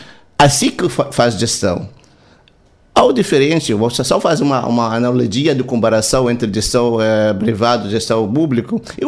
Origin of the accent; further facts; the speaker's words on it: West Bank, Palestine; Portuguese is a second language; now in São Lourenço, Brazil; eu nasci e cresci numa família tradicional na Cisjordânia, na interior de Falecida, um vilarejo chamado Massa